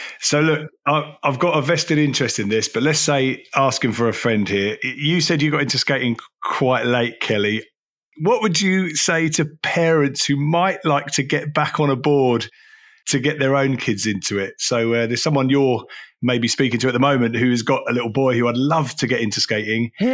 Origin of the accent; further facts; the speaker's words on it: Harpenden, East of England, United Kingdom; You know, I'm from Harpenden. Everyone kind of is the same here.